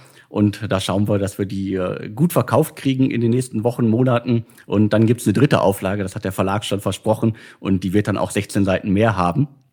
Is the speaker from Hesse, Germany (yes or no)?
no; Bottrop, North Rhine-Westphalia, Germany; Also ich bin ja aus Bottrop und von uns aus konnte man früher noch die Flutlichtmasten